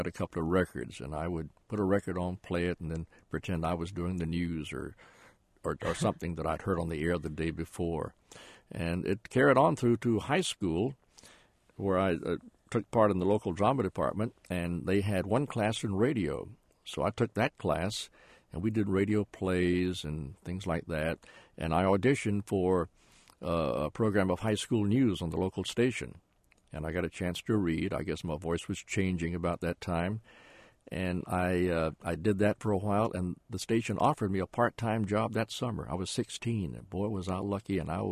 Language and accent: English; Goldsboro, North Carolina, United States; outside of my hometown of Goldsboro, North Carolina.